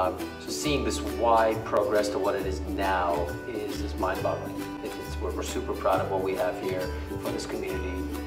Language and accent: English; Upland, United States; So, growing up in Upland, we unfortunately did not have a full-service YMCA.